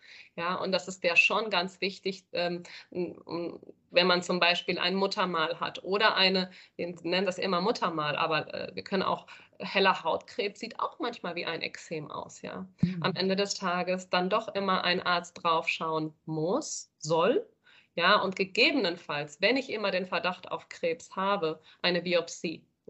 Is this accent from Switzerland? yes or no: no; Spain; now in Germany; ich bin in Spanien aufgewachsen